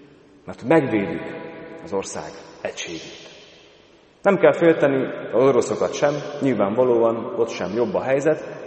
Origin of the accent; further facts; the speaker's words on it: Zakarpattia Oblast, Ukraine; én mivel kárpátaljai származású vagyok, ismerem kárpátaljai viszonyokat.